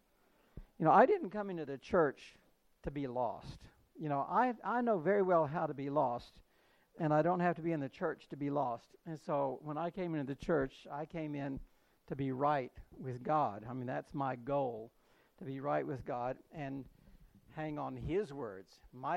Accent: Knoxville, Tennessee, United States; No, I was born and raised in Tennessee. Born on a mountaintop in Tennessee. No, in Knoxville. I was born and raised in Knoxville.

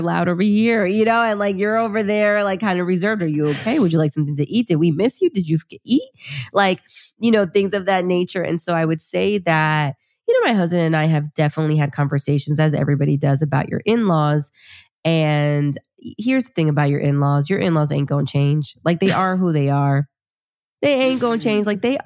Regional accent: Peru; I'm Latina. I'm from Peru.

